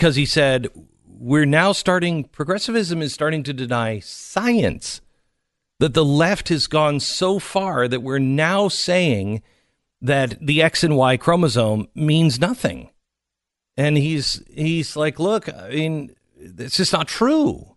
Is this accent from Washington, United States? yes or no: yes; Seattle, Washington, United States; and I grew up in Seattle.